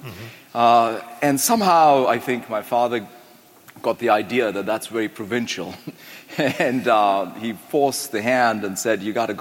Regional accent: India; now in Redmond, United States; You know, growing up in India, and as I reflected and wrote even in this book

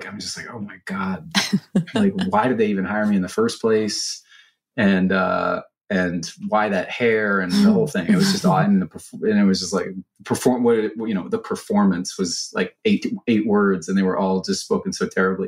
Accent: East Coast, United States; I'm from the East Coast originally.

